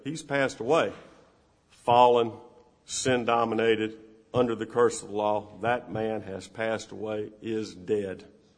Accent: Macomb, Illinois, United States; I grew up in Macomb. My dad ran a tire store there. It was called L&M Tire Service.

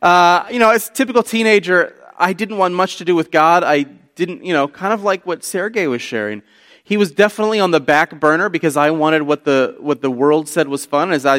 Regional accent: Washington, District of Columbia, United States; born or raised there

